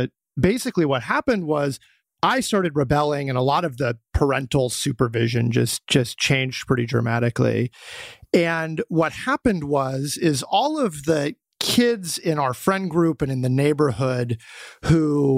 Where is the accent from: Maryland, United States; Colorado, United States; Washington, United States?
Colorado, United States; Boulder; So I'm from Boulder, Colorado. I'm the oldest of four. We're all within 5 years. And Boulder was this very fertile ground for me when I was young.